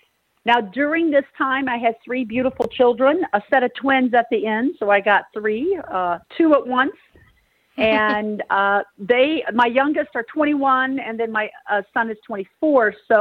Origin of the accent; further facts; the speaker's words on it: Missouri, United States; born and raised in Midwest Missouri in the United States.